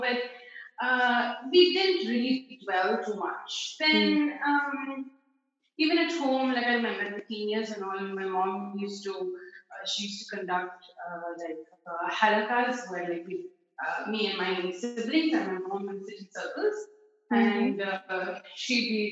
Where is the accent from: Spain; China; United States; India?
India; now in United Arab Emirates; I'm an Indian settled in UAE